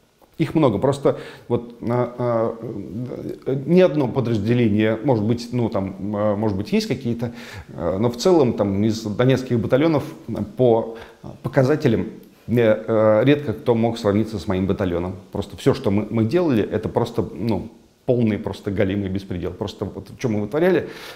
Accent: Russia; Я из России, и мне не нравится.

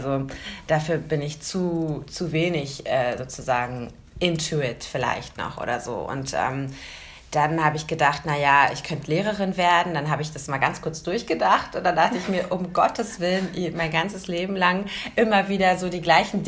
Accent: Berlin, Germany; ich hatte schon auf jeden Fall Lust, aus Berlin wegzuziehen. Also ich bin auch Berlinerin, genau, wir kennen uns ja eben seit der Jugend.

